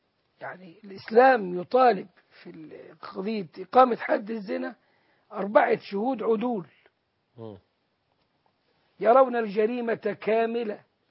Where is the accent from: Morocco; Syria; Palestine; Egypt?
Egypt; إحنا كشعب مصري